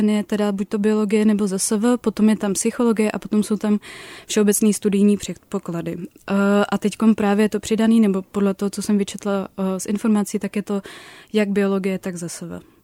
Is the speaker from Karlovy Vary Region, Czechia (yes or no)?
no; Prague, Czechia; protože jsem z Prahy a já jsem právě přemýšlela ještě o studiu v Německu.